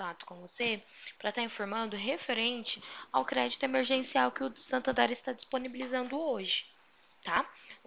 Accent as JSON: {"language": "Portuguese", "town": "Ribeirão Preto", "region": "São Paulo", "country": "Brazil", "said": "eu sou da cidade de Ribeirão Preto"}